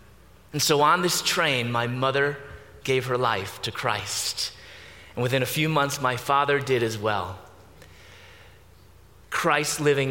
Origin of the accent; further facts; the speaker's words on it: Chicago, Illinois, United States; I was born and raised in Chicago.